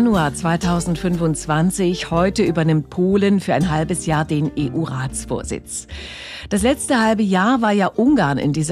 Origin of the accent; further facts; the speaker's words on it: East Germany, Germany; Ich komme ja aus dem Osten